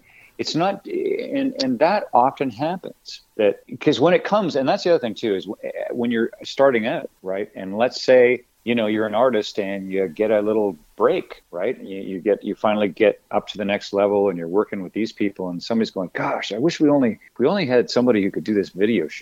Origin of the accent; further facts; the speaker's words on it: Hanover, Ontario, Canada; I grew up in Hanover. And so I'm about to go off to college to study broadcasting, going to Kitchener.